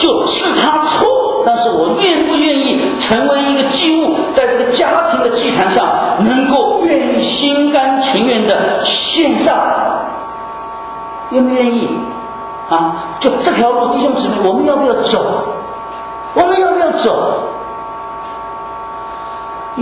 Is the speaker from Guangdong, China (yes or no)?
no; Shanghai, China; 我们打了架以后发现他也从上海来，我也从上海来